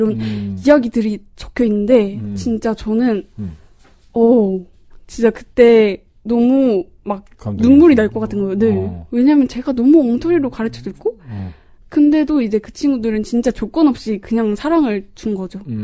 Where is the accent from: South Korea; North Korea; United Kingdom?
South Korea; 제가 한국인이지만 저는 한국어를 잘 설명할 줄 몰라요.